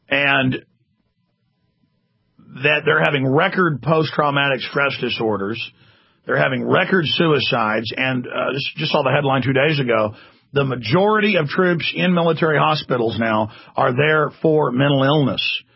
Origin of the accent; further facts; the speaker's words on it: Dallas, Texas, United States; but I grew up in Dallas.